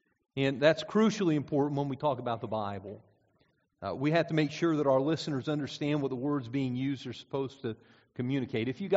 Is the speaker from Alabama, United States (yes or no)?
no; Pennsylvania, United States; I was from Snyder County, Pennsylvania, and I spelled it S-C-H-N-Y-D-E, Schneider County.